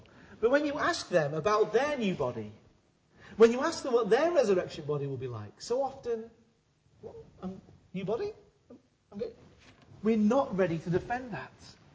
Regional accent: United Kingdom; We're British. We love the sea, don't we? We love going to the seaside.

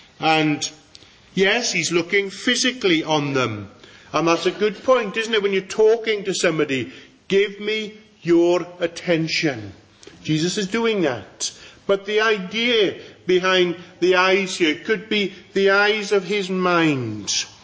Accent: Pembroke, Wales, United Kingdom; We've been in Pembroke. I only managed to get down on Friday. But being my hometown, and it being the end of May

